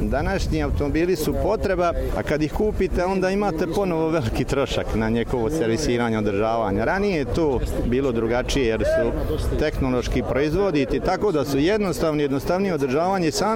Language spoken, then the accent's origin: Serbian; Skugrić, Republika Srpska, Bosnia & Herzegovina; iz Skugrića sam kod Modriče.